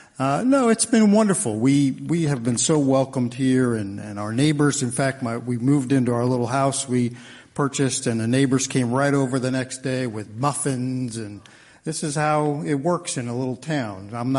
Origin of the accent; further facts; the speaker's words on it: New York City, New York, United States; Yeah, so I'm born and raised in New York City in a place called Queensbridge, which is right where the 59th Street Bridge comes into Queens.